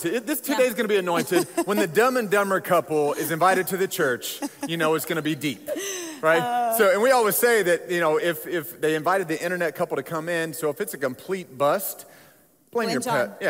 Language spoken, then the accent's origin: English; Indianapolis, Indiana, United States; I'm an inner city kid from Indianapolis, Indiana.